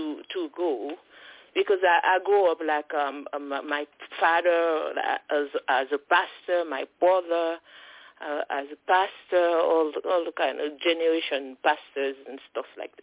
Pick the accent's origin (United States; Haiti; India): Haiti; now in Toronto, Canada; I'm from Haiti. I have like one comment. I'm in Toronto, buddy. In Canada.